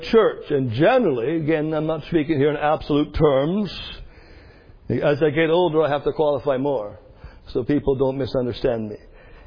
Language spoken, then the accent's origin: English; Canada; I'm from the north, far, far north, I'm a Canadian.